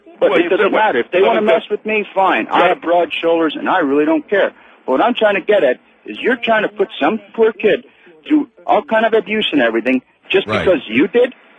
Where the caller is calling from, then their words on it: Pennsylvania, United States; Oh, I'm still in Pennsylvania